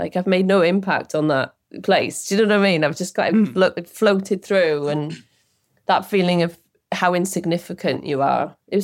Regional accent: Cardiff, Wales, United Kingdom; Like I grew up in South Cardiff in a really multicultural area, really working class area, that I'm really proud of being from.

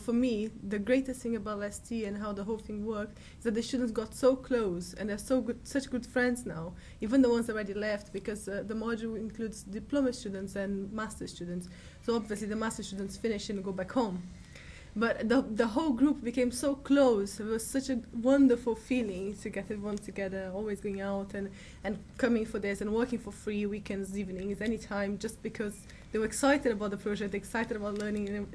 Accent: São Paulo, Brazil; I'm from Brazil, São Paulo.

